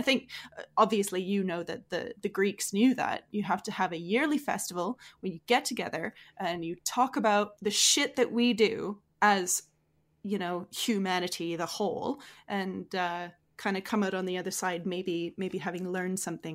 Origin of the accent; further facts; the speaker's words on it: Manitoba, Canada; now in Edmonton, Canada; This is just my family who are from southern Manitoba, and so we start to sound like we're from Fargo.